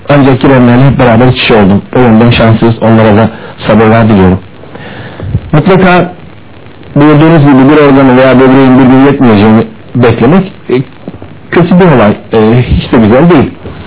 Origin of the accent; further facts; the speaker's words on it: Eskişehir, Turkey; born there; 1962 Eskişehir doğumluyum.